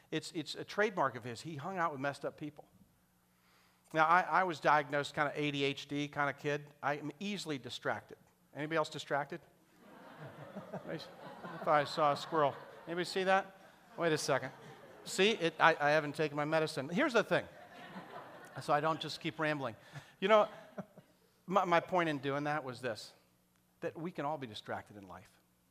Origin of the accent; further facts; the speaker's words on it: Reston, Virginia, United States; I grew up in Reston just up the road. We had a ton of woods behind our house back then before they built a bunch of neighborhoods there.